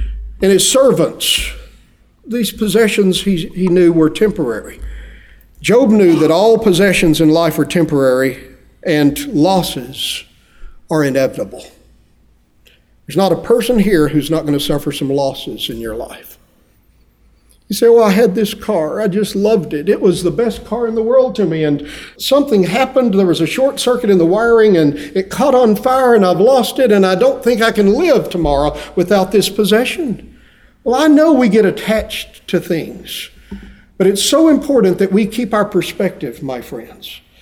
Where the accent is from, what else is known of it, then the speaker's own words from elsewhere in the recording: Texas, United States; I said, I'm from Texas.